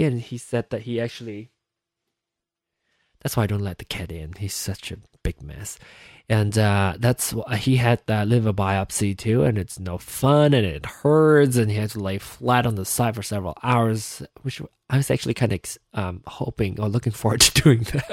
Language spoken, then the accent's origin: English; Malaysia; being Malaysian and being different, being gay